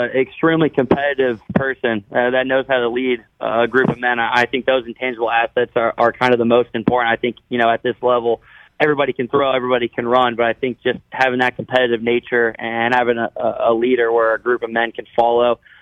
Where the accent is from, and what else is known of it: Iowa, United States